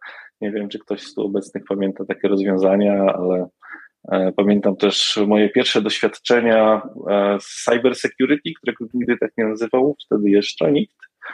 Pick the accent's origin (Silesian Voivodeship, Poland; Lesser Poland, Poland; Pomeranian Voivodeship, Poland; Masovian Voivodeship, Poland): Pomeranian Voivodeship, Poland; zdawałem tę maturę w Zespole Szkół Łączności w Gdańsku. Także pochodzę z Trójmiasta.